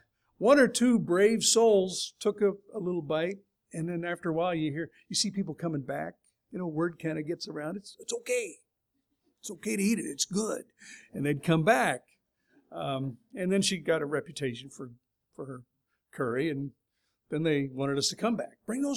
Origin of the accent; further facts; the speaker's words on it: California, United States; We're from California. You know, which is kind of different for Ohioans.